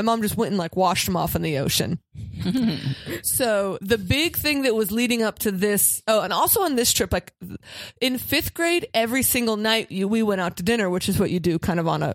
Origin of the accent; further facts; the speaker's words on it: Pittsburgh, Pennsylvania, United States; before I was in fifth grade, I grew up in Pittsburgh, we had never seen the ocean.